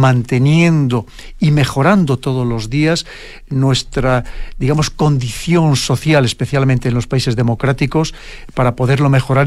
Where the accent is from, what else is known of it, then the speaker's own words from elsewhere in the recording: Spain; algo que para ustedes como chilenos, como en mi caso como español, es algo que es muy importante